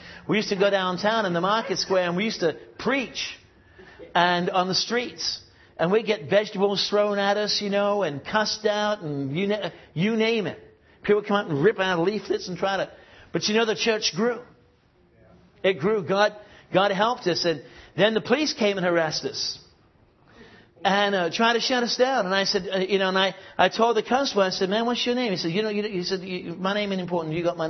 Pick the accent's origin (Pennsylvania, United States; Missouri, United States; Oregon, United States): Oregon, United States; Gresham; also born or lived in England; I grew up in the United States in Portland area, Gresham.